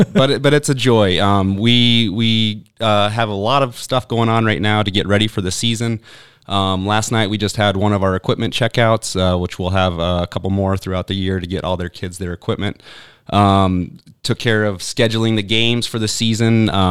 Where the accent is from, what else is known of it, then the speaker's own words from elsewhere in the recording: Casper, Wyoming, United States; I'm actually from Casper, Wyoming, originally. Okay. Grew up there, went down to school in Laramie